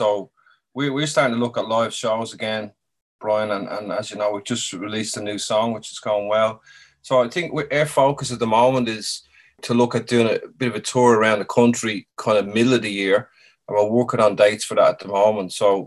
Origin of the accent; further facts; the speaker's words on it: Dublin, Leinster, Ireland; now in Australia; Dublin, yeah, I grew up in Dublin, Ireland, so.